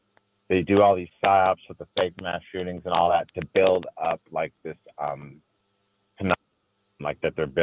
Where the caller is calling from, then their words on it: Menifee, California, United States; I'm kind of in Phil's neck of the woods. I'm in Menifee.